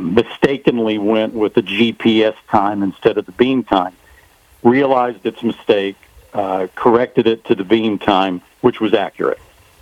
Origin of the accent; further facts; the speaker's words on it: Hot Springs, Arkansas, United States; I mean, I was born and raised in Hot Springs. I grew up sneaking into Oaklawn Park.